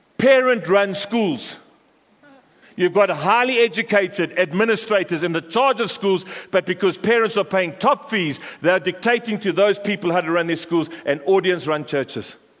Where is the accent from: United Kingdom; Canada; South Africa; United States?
South Africa; If you close your eyes as a South African and you think of wild animals, we grow up with wild animals.